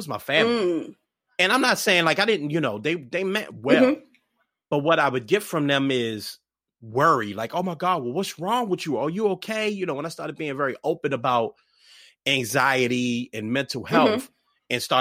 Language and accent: English; Washington, District of Columbia, United States; we talked about being from DC. I'm from Southeast